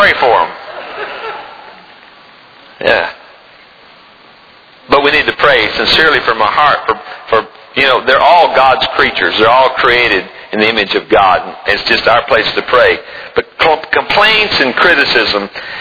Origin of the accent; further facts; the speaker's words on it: United States; I'm an American.